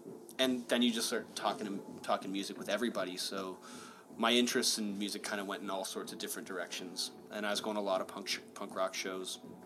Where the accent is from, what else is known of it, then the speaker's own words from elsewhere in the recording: Scarborough, Ontario, Canada; also born or lived in Toronto; there was a whole part of my youth where I was traveling from Scarborough to Oakville to, like, go to, like, these church shows.